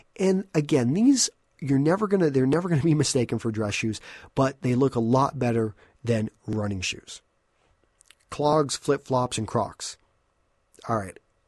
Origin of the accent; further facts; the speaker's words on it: Texas, United States; And that goes back to me growing up in West Texas.